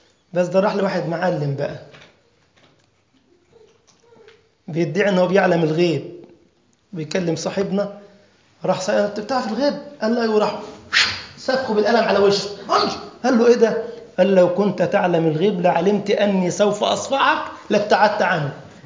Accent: Egypt; عندنا في مصر القديمة

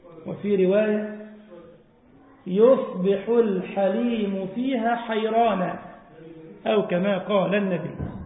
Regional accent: Egypt; إحنا البص عندنا في مصر يعني النظر

